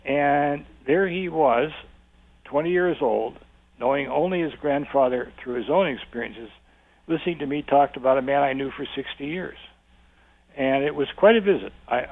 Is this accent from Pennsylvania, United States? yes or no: yes; Hellertown, Pennsylvania, United States; They were certainly in Hellertown anyway, my hometown in Pennsylvania.